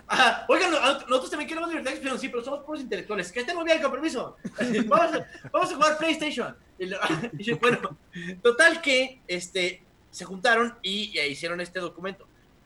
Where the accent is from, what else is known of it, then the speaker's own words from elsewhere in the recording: Mexico; creo que como mexicanos todos dijimos, híjole